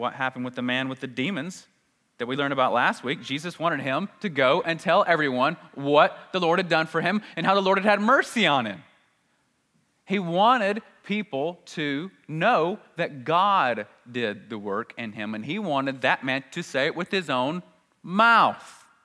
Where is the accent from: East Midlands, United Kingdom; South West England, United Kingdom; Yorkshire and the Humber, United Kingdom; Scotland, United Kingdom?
Yorkshire and the Humber, United Kingdom; Leeds; I heard about a celebrity coming to my hometown once, Leeds